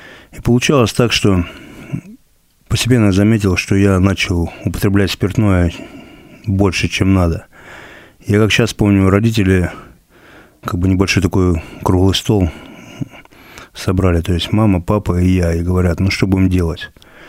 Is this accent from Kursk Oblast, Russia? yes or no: yes; Rylsk, Kursk Oblast, Russia; born or raised there